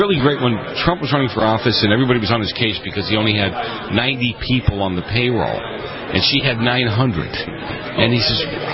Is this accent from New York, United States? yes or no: no; Boston, Massachusetts, United States; I grew up in Boston. I grew up in Massachusetts.